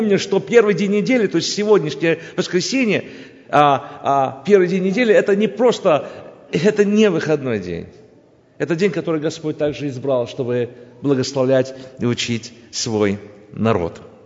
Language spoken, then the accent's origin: Russian; Tbilisi, Georgia; Я родом сам из Грузии, из Тбилиси, я из еврейско-мусульманской семьи. У меня мама была еврейкой, папа у меня был мусульманином, но рос я как мусульманин